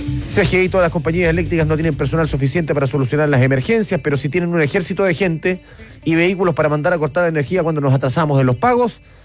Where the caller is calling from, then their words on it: Punta Arenas, Magallanes, Chile; de Guardia, yo soy de Cobreloa, pero mañana voy por Argentina, aquí en Punta Arenas.